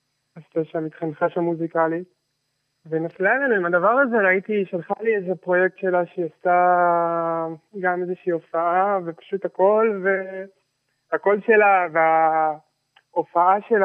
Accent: Ramat HaSharon, Tel Aviv District, Israel; אני גדלתי פה ברמת השרון, שזה כזה במטר מתל אביב

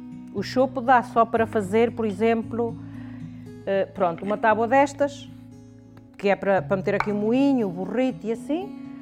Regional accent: Penacova, Coimbra, Portugal; sou de Penacova e trabalho em artesanato em Penacova, cá na minha oficina, desde os 15 anos, tenho 57.

